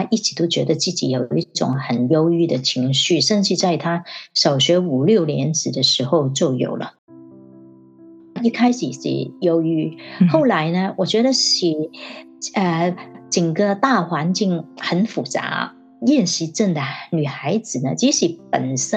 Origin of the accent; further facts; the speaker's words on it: Hong Kong; moved away as an adult; also born or lived in Taiwan; 其实呢，我是香港人，但是呢，我18岁就到台湾读大学。